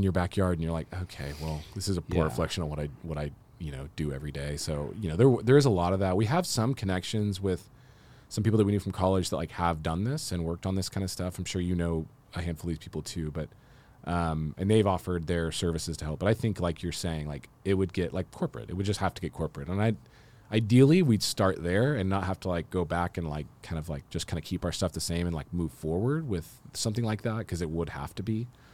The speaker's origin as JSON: {"language": "English", "town": "Edmond", "region": "Oklahoma", "country": "United States", "tie": "born or raised there", "said": "And interestingly, you know, I grew up in Edmond."}